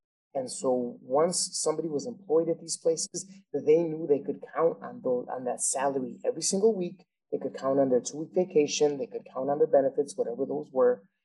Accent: Chicago, Illinois, United States; I live a little more south and a little more west now, but I still say I'm from Little Village in 26th Street.

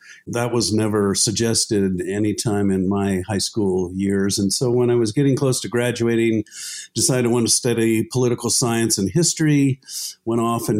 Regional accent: Utah, United States; Well, south of Salt Lake.

